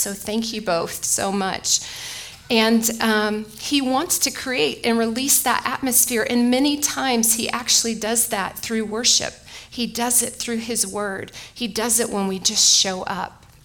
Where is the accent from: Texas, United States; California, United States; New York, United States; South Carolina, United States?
Texas, United States; One, because I'm a Texan